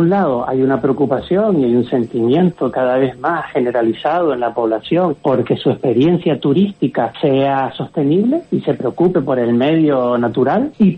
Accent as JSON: {"language": "Spanish", "region": "Canary Islands", "country": "Spain", "said": "soy canario"}